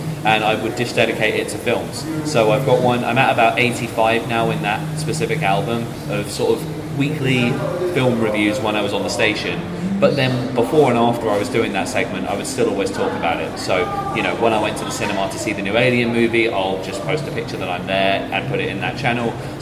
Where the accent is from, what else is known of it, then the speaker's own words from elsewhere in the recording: Lenham, South East England, United Kingdom; also born or lived in Chatham / Gillingham; So I've always lived in Kent, but I was born in Chatham. And I spent the very earliest part of my life in Gillingham, but I grew up in a little village called Lenham.